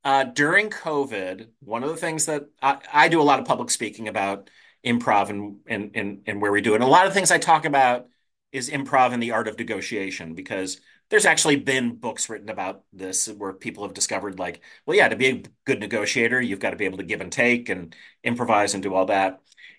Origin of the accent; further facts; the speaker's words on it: Kenilworth, Illinois, United States; and then I grew up on the North Shore in Kenilworth, so I'd say the North Shore is my second home